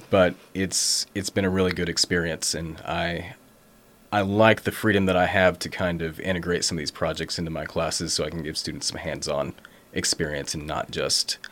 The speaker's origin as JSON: {"language": "English", "town": "Batesville", "region": "Arkansas", "country": "United States", "said": "I'm from Arkansas originally. I'm originally from Batesville."}